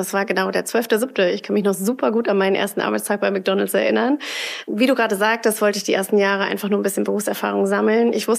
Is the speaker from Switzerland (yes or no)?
no; Duisburg, North Rhine-Westphalia, Germany; ich bin ja ein Kind des Ruhrgebiets, bin in Duisburg geboren und aufgewachsen.